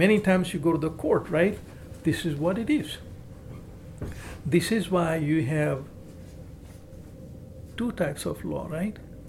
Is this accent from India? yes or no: yes; India; moved away; I remember when I came from India, that's about 40 years ago